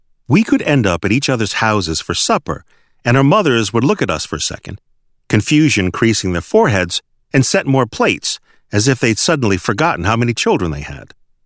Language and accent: English; Fall River, Massachusetts, United States; my hometown of Fall River, Massachusetts, was pretty much in the geographic armpit of the state.